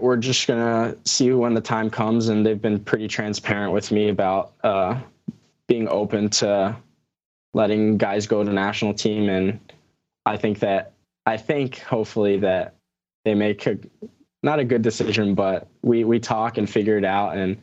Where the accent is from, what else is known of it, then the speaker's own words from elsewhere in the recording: Texas, United States; I mean, I'm from Texas, so football is all obviously a huge deal down here